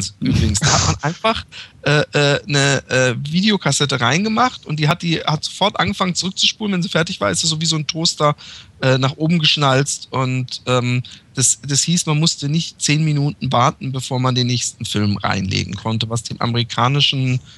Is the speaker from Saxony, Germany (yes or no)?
no; Karlsruhe, Baden-Württemberg, Germany; Und in Karlsruhe, wo ich aufgewachsen bin, gab es ein Kino